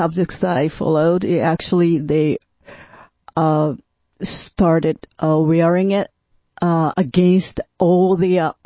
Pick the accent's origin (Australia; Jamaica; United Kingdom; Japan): Japan; English is a second language; now in Toronto, Canada; I'm originally from Japan, but I live in Toronto area.